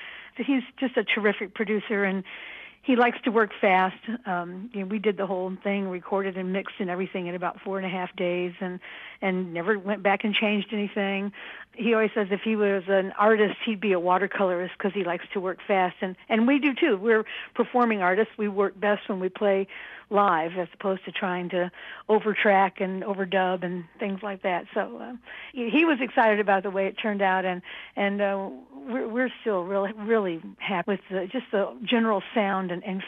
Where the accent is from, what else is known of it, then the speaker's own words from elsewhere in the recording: Alabama, United States; I'm from Alabama. I've heard … music from when I was a child.